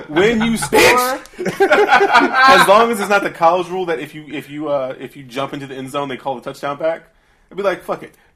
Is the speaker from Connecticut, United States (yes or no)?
no; Louisiana, United States; Yeah, because I'm from Louisiana, and I like that they have Pelicans